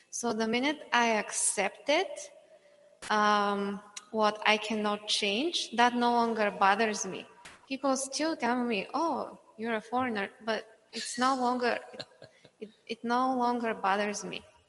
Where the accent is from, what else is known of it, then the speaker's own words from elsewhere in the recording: Bulgaria; English is a second language; moved away; So I'm from another country. I'm from Bulgaria. So I've been here for a couple of years.